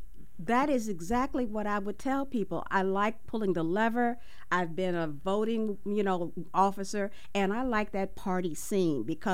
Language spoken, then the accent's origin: English; Midwest, United States; Well, no, I've heard of cut wood. I'm from the Midwest.